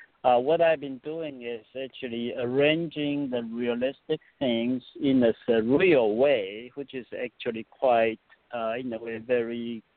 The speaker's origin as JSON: {"language": "English", "country": "Taiwan", "tie": "born or raised there", "said": "Yeah, I grew up in Taiwan"}